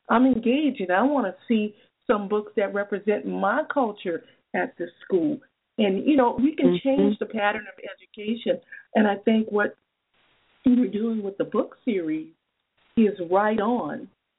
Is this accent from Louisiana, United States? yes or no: yes; New Orleans, Louisiana, United States; we had the benefit of growing up in New Orleans, where, you know, there was a lot of history.